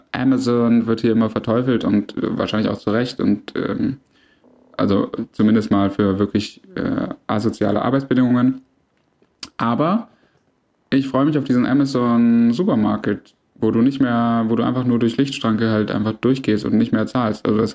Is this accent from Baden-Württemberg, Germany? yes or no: yes; Baden-Württemberg, Germany; ich als Schwabe